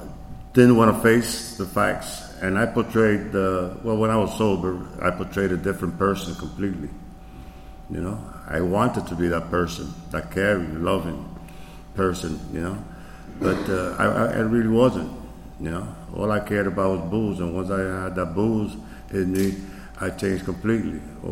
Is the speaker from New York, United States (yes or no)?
yes; New York City, New York, United States; also born or lived in Tennessee; I was raised up in New York, up in the Bronx, and I lived in Tennessee